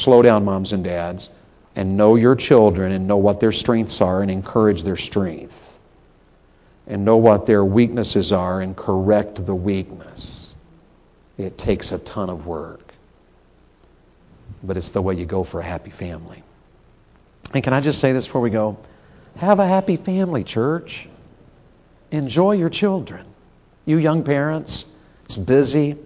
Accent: the South, United States; I was raised in the South, and it's the dumbest thing in the world.

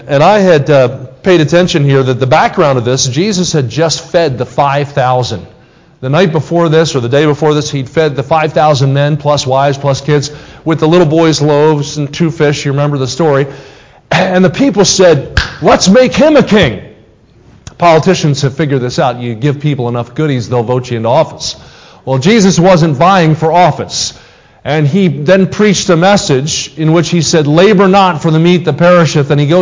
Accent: Kansas City, Missouri, United States; I'm from Kansas City. That's my team.

